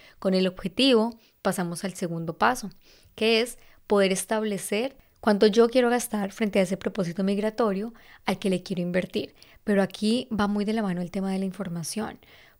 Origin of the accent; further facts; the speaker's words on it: Colombia; yo soy de Colombia y en Colombia usamos charlamos como una forma de referirnos a una discusión